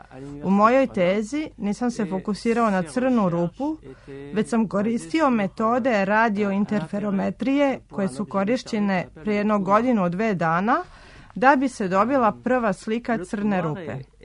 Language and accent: Serbian; Dijon, Bourgogne-Franche-Comté, France; born there; Serbian is a second language; Rođen sam u Dijonu, u Burgundiji. Imam 49 godina, moj otac je Francuz, a majka Dankinja. Poreklo moje familije sa francuske strane je vrlo frankofono, a baka sa očeve strane je sa Korzike.